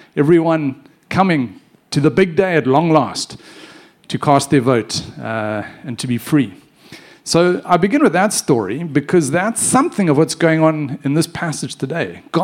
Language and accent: English; South Africa; I come from South Africa, if you don't know. Born in 1976. And so that put me at age 17 in April of 1994.